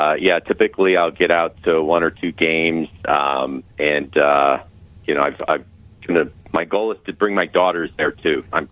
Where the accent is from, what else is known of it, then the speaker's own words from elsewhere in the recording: Cleveland, Ohio, United States; Well, I grew up in Cleveland, so from an NFL perspective, it's definitely the Cleveland Browns.